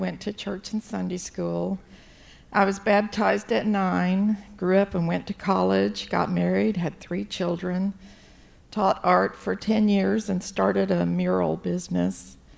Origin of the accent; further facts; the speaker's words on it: Oklahoma, United States; born there; I was born in Oklahoma and into a family where I'm kind of nervous.